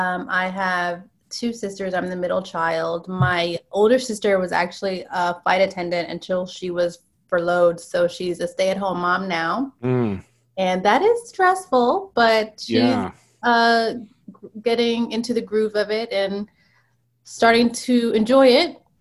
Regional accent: New Jersey, United States; I'm originally from New Jersey, but throughout the years, we've all kind of gone to our separate states, I guess you could say.

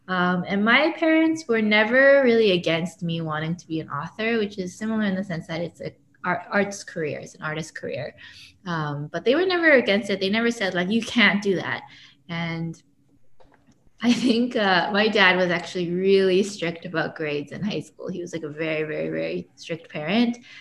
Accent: Canada; born there; I was born in Canada. But my family, I would say, is very Korean, in the sense that, like, very traditional. And I grew up speaking Korean with them, so we spoke Korean in the home.

